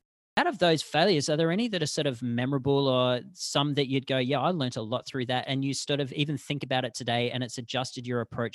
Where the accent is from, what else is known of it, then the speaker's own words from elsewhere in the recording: Bendigo, Victoria, Australia; growing up in Australia, I didn't play hockey. And believe it or not, I grew up in a small town called Bendigo, you know, population of about 120,000 people.